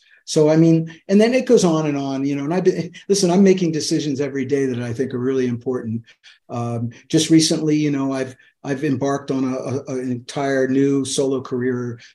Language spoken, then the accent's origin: English; Pennsylvania, United States; But of course, that led me to growing up in Pennsylvania, ending up at Temple University